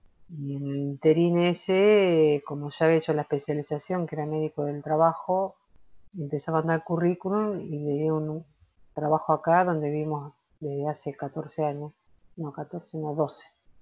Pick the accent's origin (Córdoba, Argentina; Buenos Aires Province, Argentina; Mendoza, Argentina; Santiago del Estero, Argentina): Buenos Aires Province, Argentina; Necochea; moved away as an adult; soy nacida en Necochea. Viví en Necochea, en provincia de Buenos Aires, en el sur de la provincia de Buenos Aires, hasta los 18, casi 19 años. Me fui a La Plata